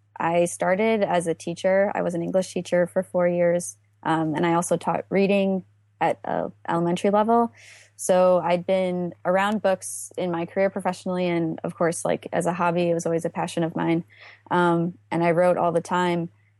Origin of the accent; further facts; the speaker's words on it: Chicago, Illinois, United States; now in New York City, United States; No, I'm from Chicago.